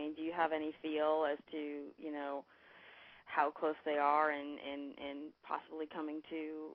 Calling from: North Carolina, United States; I'm calling from North Carolina.

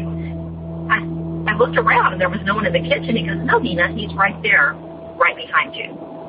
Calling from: Florida, United States; I'm calling you from Florida.

